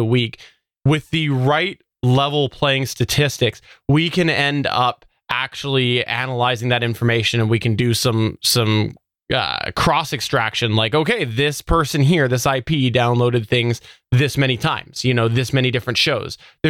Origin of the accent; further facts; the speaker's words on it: Canada; American bias behind all of these stats is kind of frustrating as a Canadian